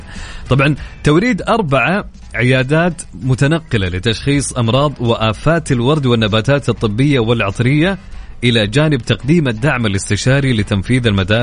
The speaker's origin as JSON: {"language": "Arabic", "country": "Saudi Arabia", "said": "عندنا مناطق كثيرة عندنا في السعودية لانتاج الورود"}